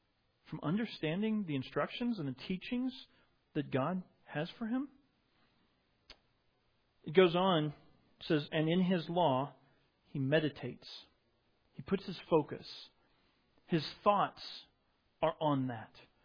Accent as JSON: {"language": "English", "region": "Midwest", "country": "United States", "tie": "born or raised there", "said": "And for me personally, I grew up in the Midwest, and I got to go canoeing on the Merrimack River quite a bit."}